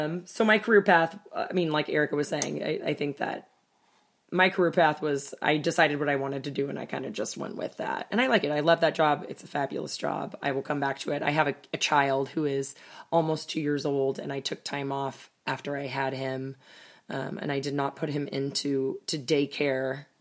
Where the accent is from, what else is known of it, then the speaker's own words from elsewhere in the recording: Sacramento, California, United States; Unlike these two hoes, born and bred in Sacramento, stayed.